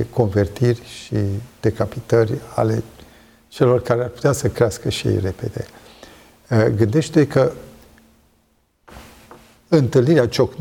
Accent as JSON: {"language": "Romanian", "country": "Romania", "said": "Suntem mândri că suntem români."}